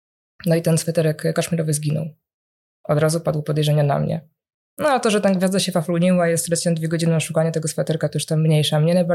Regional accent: Łódź, Łódź Voivodeship, Poland; ja w ogóle myślałam, że ja całe życie będę mieszkać w tej Łodzi, jak większość osób z tego mojego rodzinnego miasta.

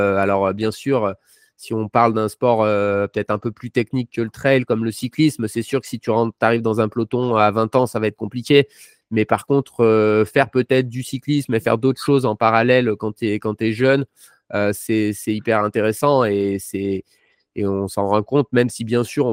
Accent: Auvergne-Rhône-Alpes, France; moi je viens du Trièves, c'est une petite région de moyenne montagne dans le sud-Isère, où il n'y a pas beaucoup d'habitants

